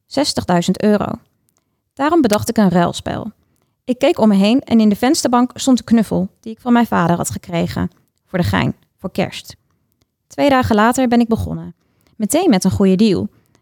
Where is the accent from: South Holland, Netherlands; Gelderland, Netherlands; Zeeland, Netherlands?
Gelderland, Netherlands; Epe; Hij staat in Epe, waar ik ben opgegroeid.